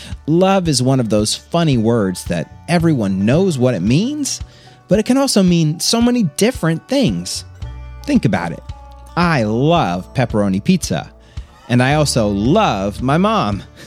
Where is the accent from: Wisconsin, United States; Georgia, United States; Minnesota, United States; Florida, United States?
Florida, United States; Believe it or not, growing up in Florida, there were some Christmases where it was actually warm enough to go swimming. It's certainly been a big adjustment to move to a place where it gets cold